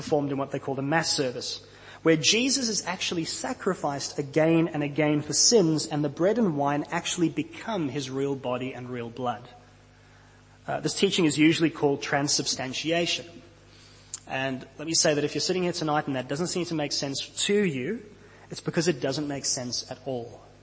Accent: South Africa; moved away as an adult; now in Australia; many of you know that where we've moved to Australia about 4 years ago. We've been here 4 years. We moved from South Africa.

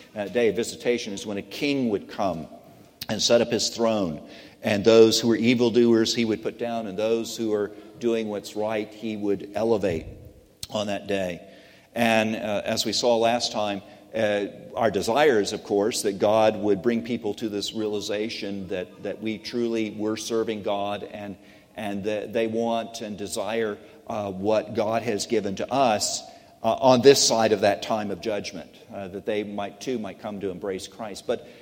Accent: Australia; We're Australian, we're young and free.

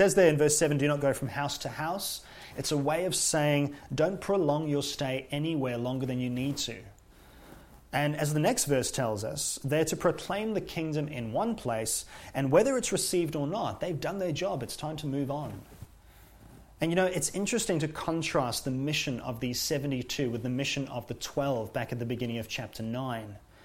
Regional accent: South Africa; Well, I come from South Africa

